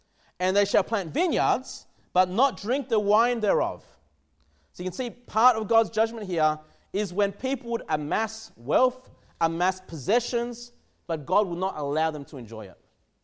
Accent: Australia; it's like I made it as an Australian, right?

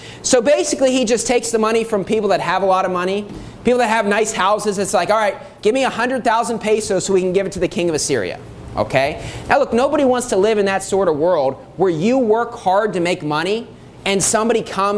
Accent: United States; Obviously, I'm from the United States. There's plenty of good people, good churches, soul winners, people we love in the U.S.

